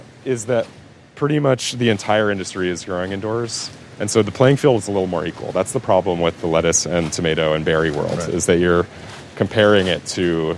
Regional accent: Los Angeles, California, United States; moved away as an adult; I grew up in Los Angeles originally. Moved to New York in 2009.

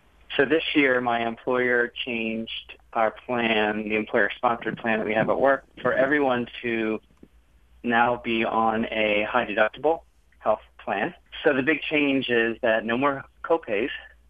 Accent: Orlando, Florida, United States; I'm from Orlando, Florida.

